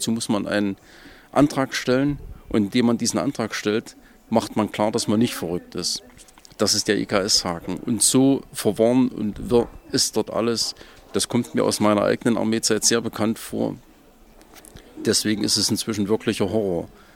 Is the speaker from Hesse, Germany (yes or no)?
no; Leipzig, Saxony, Germany; Ich komme aus Leipzig.